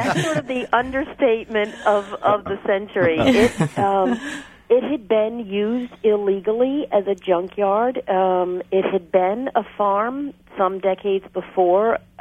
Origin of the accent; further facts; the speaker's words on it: Virginia, United States; I was a farm girl in Virginia. You might hear it in my accent. I grew up on a horse farm, a thoroughbred horse farm